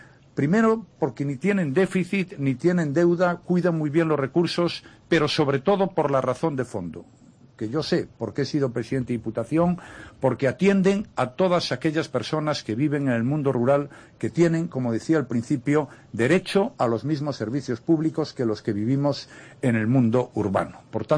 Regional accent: Spain; me siento orgulloso como español

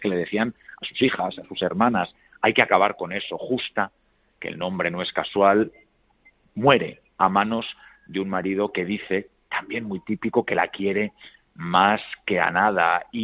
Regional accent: Madrid, Community of Madrid, Spain; yo soy un madrileño por todas partes, de padres y abuelos madrileños

